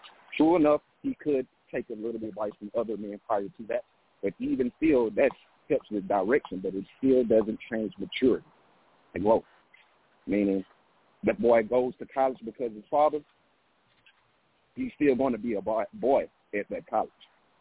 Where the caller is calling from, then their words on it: Atlanta, Georgia, United States; I'm calling from Atlanta.